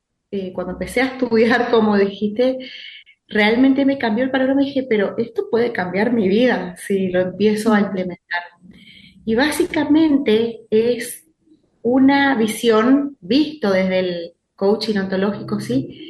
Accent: Misiones, Argentina; Me presento … soy oriunda de Misiones, Argentina. Muy orgullosa

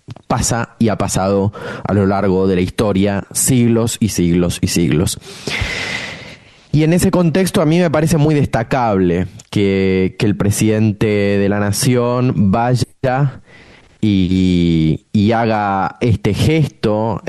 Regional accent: Argentina; esto lo debo decir no solo como argentino, sino también como judío, ¿no? Porque en este contexto a mí se me combinan ambas identidades, mi identidad de argentino y mi identidad de judío sionista. Y como judío argentino

